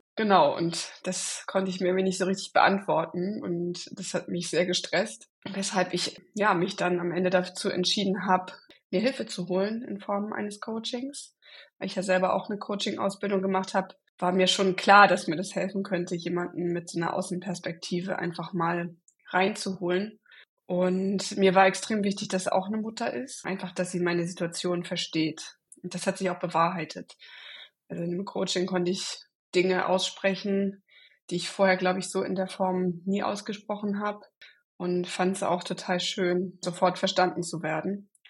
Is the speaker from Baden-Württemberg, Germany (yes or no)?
no; Eckernförde, Schleswig-Holstein, Germany; Genau, also ich bin am Meer aufgewachsen, an der Ostsee in Eckernförde